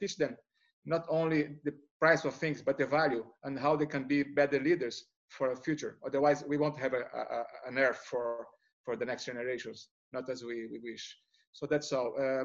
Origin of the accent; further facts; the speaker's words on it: Brazil; I mean, I'm from Brazil.